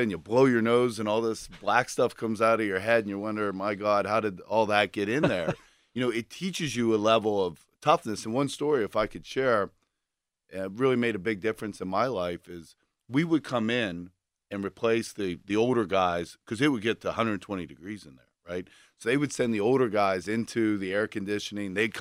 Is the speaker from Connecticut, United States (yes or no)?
no; Aliquippa, Pennsylvania, United States; We're both from Aliquippa, which, you know, like a lot of Western Pennsylvanian steel towns, it provides a little extra toughness. And I grew up in that blue-collar community.